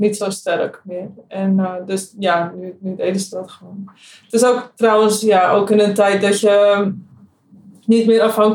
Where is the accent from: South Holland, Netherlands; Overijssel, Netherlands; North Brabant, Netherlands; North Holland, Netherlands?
North Holland, Netherlands; Egmond-Binnen; Nou ja, ik kom bijvoorbeeld uit Egmond binnen en daar hebben we een heilige put.